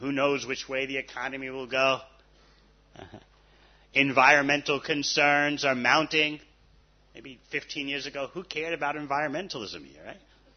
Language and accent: English; India; I mean, I'm from India. We all know Krishna.